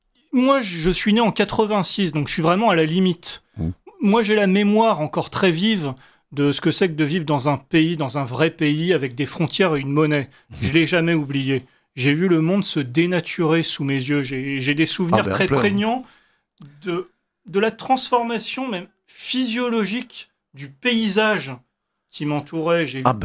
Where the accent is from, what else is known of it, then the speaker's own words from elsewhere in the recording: France; Avant d'être un caucasien, avant d'être un blanc, je suis un Français